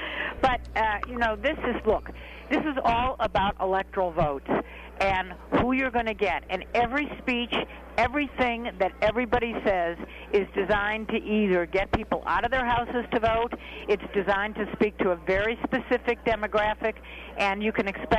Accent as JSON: {"language": "English", "town": "Cleveland", "region": "Ohio", "country": "United States", "said": "I am from Cleveland, Ohio"}